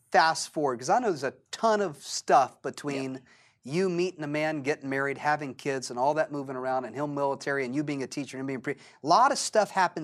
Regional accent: Jacksonville, Florida, United States; We a couple of folk from Jacksonville, Florida.

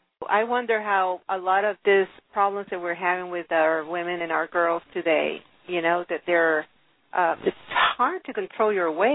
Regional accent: Venezuela; now in United States; I came from Venezuela 20 years ago, and I remember I could eat anything.

